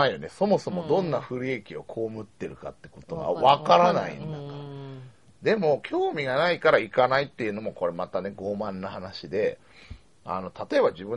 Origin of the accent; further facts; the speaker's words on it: Saitama, Japan; まあ、自分で言うなら埼玉ですよ